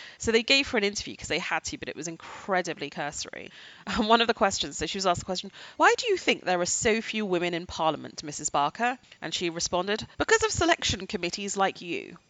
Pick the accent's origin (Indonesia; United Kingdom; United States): United Kingdom; England; because when I grew up in England, shops couldn't open on a Sunday.